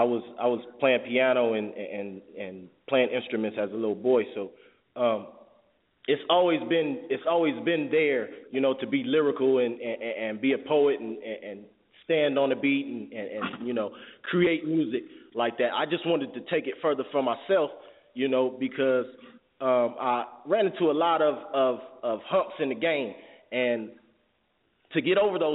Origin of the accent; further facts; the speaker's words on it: San Bernardino, California, United States; also born or lived in Hawaii; I was born in Hawaii, the island of Kailua. But I was raised in San Bernardino, California.